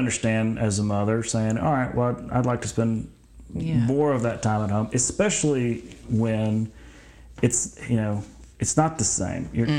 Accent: Prattville, Alabama, United States; And see, I'm from Prattville, so right. I mean, he's, I guess you'd say, my hometown representative.

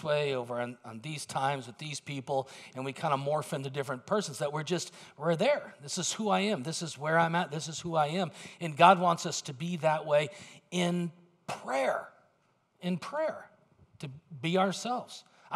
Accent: Fresno, California, United States; born there; I can say that. I was born in Fresno, so it's my right.

